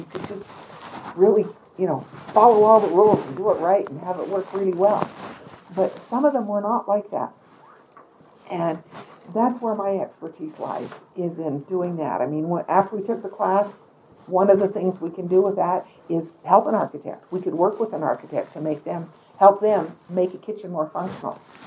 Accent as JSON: {"language": "English", "town": "Sterling", "region": "Alberta", "country": "Canada", "said": "I'm always from Sterling, Alberta."}